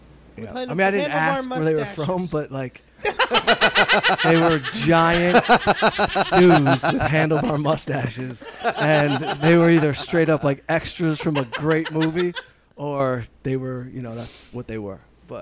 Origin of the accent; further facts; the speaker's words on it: Detroit, Michigan, United States; I'm a dummy from Detroit, so, like, these things have happened.